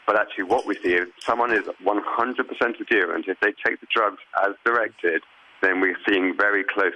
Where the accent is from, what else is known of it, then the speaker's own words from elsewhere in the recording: England, United Kingdom; In my home country of England, we have a trial which is ongoing at the moment